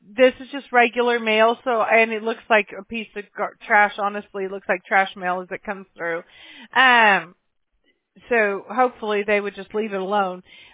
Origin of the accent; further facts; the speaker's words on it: Mobile, Alabama, United States; born there; I was born in Mobile, Alabama.